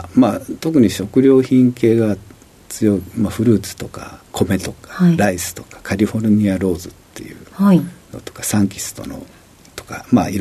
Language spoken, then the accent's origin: Japanese; Kure, Hiroshima, Japan; まあ、もうちっちゃい時から呉で育ってますから